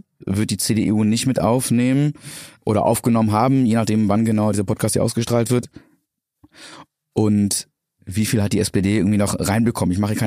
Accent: North Rhine-Westphalia, Germany; damals bei mir auf dem Dorf, ich bin am Niederrhein groß geworden

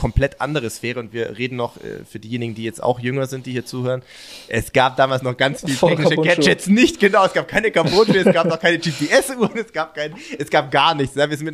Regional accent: Baden-Württemberg, Germany; Da hatte ich auch beim aus der Gegend, wo ich herkomme

